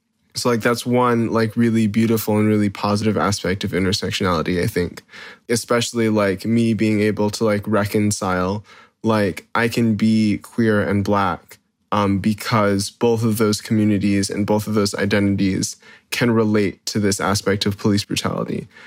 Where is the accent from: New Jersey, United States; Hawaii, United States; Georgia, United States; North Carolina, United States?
Hawaii, United States; This one kind of hits home for me because I grew up here in Hawaii.